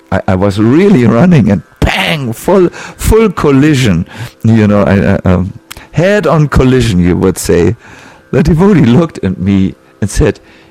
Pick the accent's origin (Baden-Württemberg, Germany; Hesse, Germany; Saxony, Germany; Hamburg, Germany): Hamburg, Germany